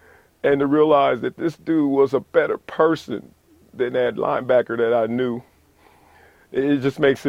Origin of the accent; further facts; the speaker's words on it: California, United States; I'm from Southern California. I grew up watching him at USC.